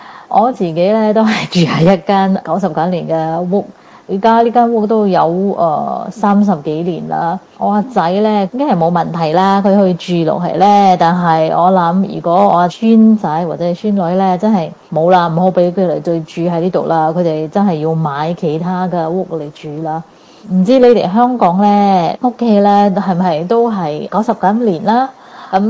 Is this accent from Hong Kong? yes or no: no; Singapore; 各位哥哥姐姐大家好，我是新加坡的